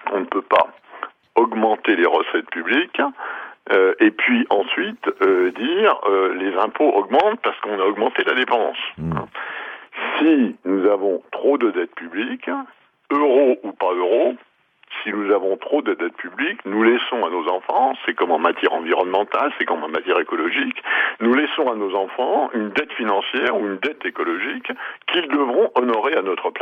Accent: France; y compris chez nous en France

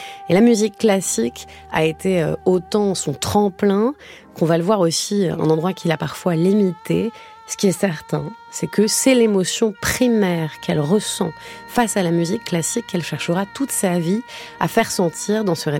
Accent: Virginia, United States; French is a second language; also born or lived in North Carolina; J'ai grandi donc en Virginie, en Caroline du Nord.

